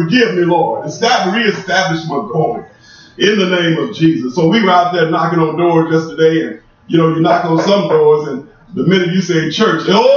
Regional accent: Mug, Oklahoma, United States; And see, I'm from Oklahoma, a little backwood place called Mug, Oklahoma. And I was a kid.

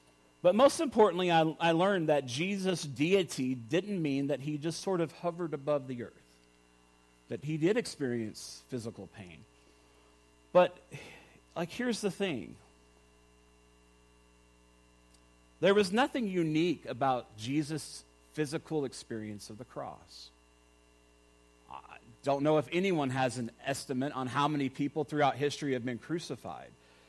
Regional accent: Texas, United States; I mean, I grew up near Dallas. It's just in the air.

